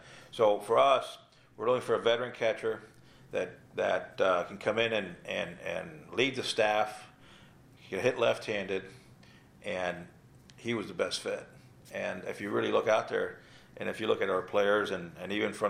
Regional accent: Florida, United States; I am very proud about it in the sense that from where I came up, I grew up in South Florida.

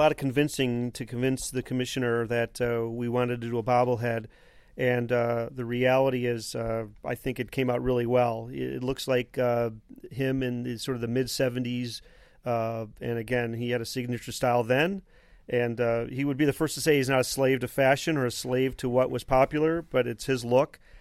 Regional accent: Milwaukee, Wisconsin, United States; I was a kid growing up in Milwaukee, and I remember the Brewers coming here.

